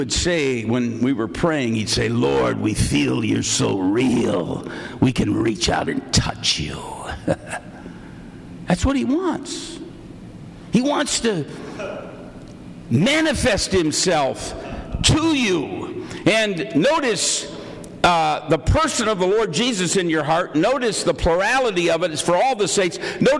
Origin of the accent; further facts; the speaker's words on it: United States; I couldn't do it. I'm an American. I said, "Get me a chair. Get me a chair,"